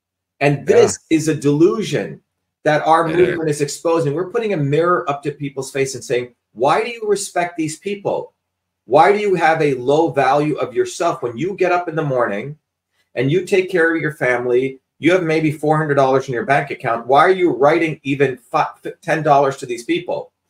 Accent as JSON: {"language": "English", "region": "New Jersey", "country": "United States", "tie": "born or raised there", "said": "I grew up in New Jersey. I think I've been working since I was 12 years old."}